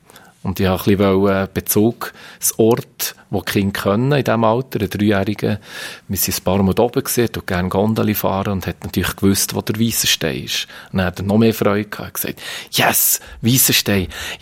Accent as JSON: {"language": "German", "town": "Balsthal", "region": "Solothurn", "country": "Switzerland", "tie": "born or raised there", "said": "Dort, wo ich aufgewachsen bin, im Ballstall, Ballstuhl, da gibt es einen schönen Familienweg"}